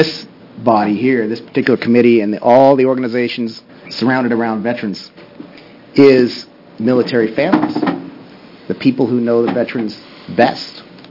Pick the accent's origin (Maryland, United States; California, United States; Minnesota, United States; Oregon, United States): Oregon, United States; I represent House District 3. I'm from Josephine County.